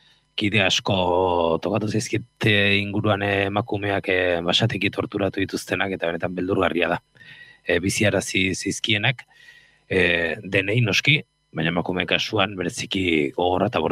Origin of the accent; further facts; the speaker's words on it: Basque Country, Spain; ni Gipuzkoarra naiz, Gipuzkoan nire gaztaro guztian